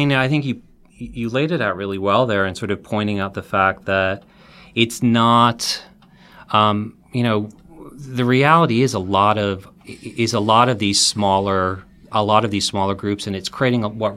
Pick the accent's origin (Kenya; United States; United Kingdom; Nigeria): United Kingdom; England; I grew up in England